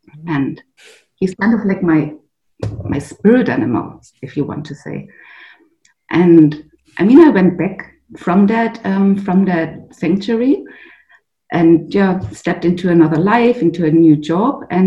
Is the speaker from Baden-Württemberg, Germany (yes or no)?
yes; Stuttgart, Baden-Württemberg, Germany; English is a second language; Yeah, I come originally from Stuttgart